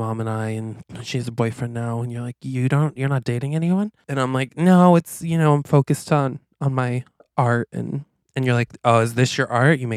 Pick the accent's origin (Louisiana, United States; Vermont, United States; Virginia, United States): Vermont, United States; Quaint; And I'm like, I grew up in Quaint.